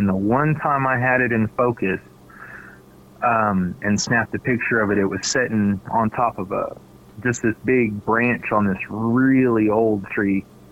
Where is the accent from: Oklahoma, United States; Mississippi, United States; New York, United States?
Oklahoma, United States; Arapahoe; I grew up in Arapahoe, Oklahoma, next to a creek and a huge tree line and fields as far as you could see, and back then, like, we didn't have neighbors or anything.